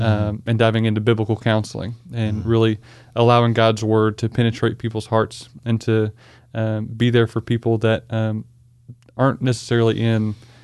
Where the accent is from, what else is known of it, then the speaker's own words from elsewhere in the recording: Kentucky, United States; now in Little Rock, United States; So I came from Kentucky, which is where I'd been my whole life.